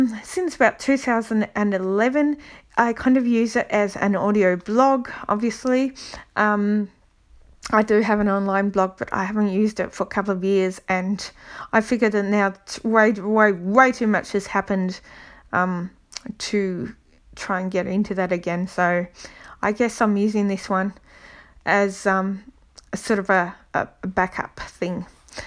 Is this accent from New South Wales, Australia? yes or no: no; Melbourne, Victoria, Australia; I'm 37 from Melbourne, Australia.